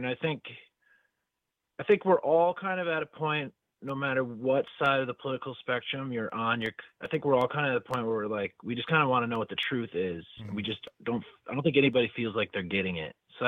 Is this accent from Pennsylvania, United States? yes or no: no; Kimberly, Wisconsin, United States; I grew up in Kimberly, up in the Appleton area.